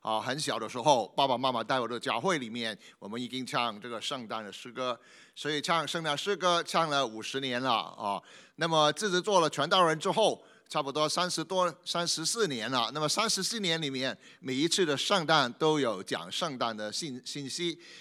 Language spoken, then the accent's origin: Chinese; Hong Kong; 我是从香港来的，从香港也好